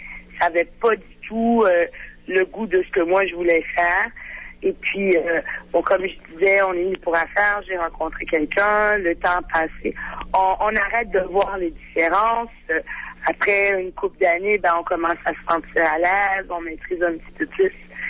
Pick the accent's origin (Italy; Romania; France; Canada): Canada; Montreal, Quebec; now in Cameroon; je suis originaire de Montréal, du nord de Montréal, et ça fait une quinzaine d'années là, que je suis au Cameroun.